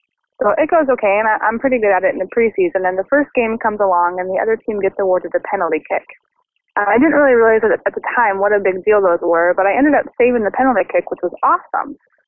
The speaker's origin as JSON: {"language": "English", "region": "Illinois", "country": "United States", "lives_now": "New York City, United States", "said": "I'm calling from New York City with the story of my collegiate soccer debut. So I never really had played soccer before. I was from a tiny town in Illinois where no one really played soccer."}